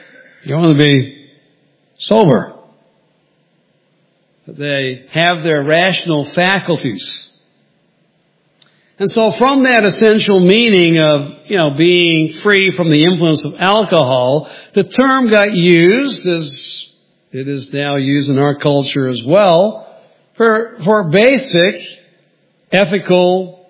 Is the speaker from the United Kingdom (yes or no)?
yes; United Kingdom; Okay, I'm a Brit